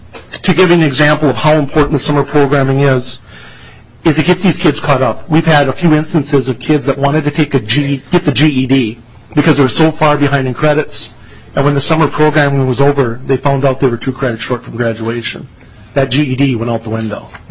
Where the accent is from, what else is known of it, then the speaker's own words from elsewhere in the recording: Litchfield, Minnesota, United States; There's a care and treatment facility in my hometown of Litchfield